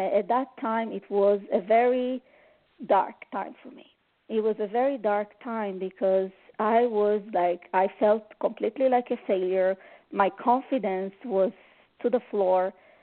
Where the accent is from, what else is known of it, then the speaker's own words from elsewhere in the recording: Montreal, Quebec, Canada; So one day I saw those ladies that are going downtown here in Montreal, because I'm from Montreal, Canada.